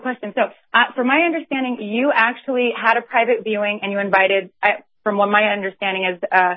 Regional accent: San Antonio, Texas, United States; I'm from San Antonio, Texas myself. I've been living on the West Coast for 2 years.

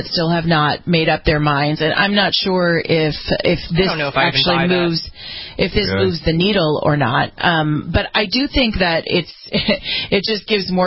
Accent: New York City, New York, United States; I mean, we know as a New Yorker, I can attest.

